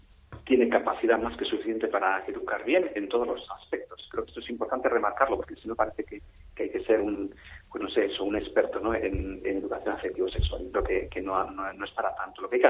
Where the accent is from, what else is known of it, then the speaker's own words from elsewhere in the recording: Region of Murcia, Spain; now in Madrid, Spain; yo como murciano, que lo soy, aunque vivo en Madrid